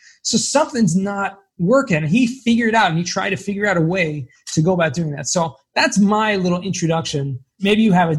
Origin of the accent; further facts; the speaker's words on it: California, United States; I'm originally from Los Angeles County.